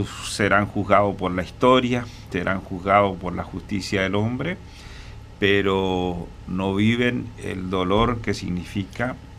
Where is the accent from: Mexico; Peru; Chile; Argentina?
Argentina; Me siento un argentino que quiera su patria.